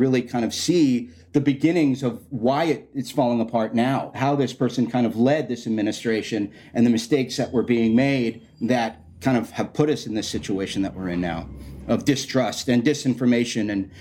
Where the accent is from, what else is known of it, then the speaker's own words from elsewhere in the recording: Florida, United States; also born or lived in New York; I grew up down in Florida. I mean, I was born in New York, but I grew up down in Florida.